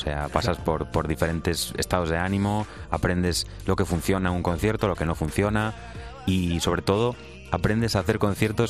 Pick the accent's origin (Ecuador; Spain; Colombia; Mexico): Spain; Santiago de Compostela, Galicia; el acento ya de primeras, que me acompaña siempre. Y lo segundo, yo creo que siempre llevo la típica palabra que se dice que es como muy gallega, que es la morriña.